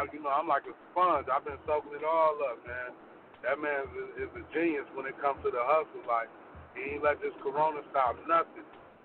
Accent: Gary, Indiana, United States; born there; now in Minneapolis, United States; me being from the Midwest, I was born in Gary, Indiana, and I reside in Minneapolis, Minnesota.

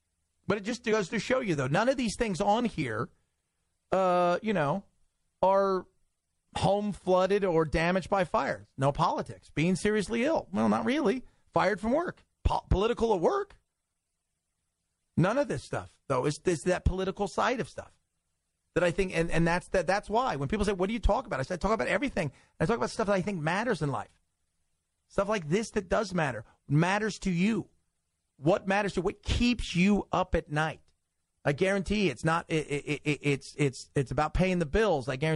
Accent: Los Angeles, California, United States; Like taking a drive, like growing up in Los Angeles, commuting was a nightmare. It still is.

